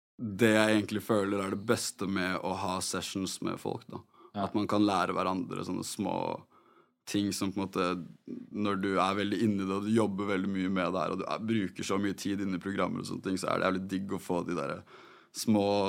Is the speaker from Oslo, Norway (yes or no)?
yes; Oslo, Norway; Jeg har vokst opp på Adamstuen